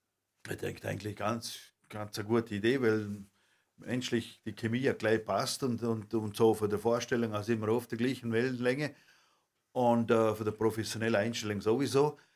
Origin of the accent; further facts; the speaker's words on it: Austria; wenn ich das gleich beantworten dürfte als Österreicher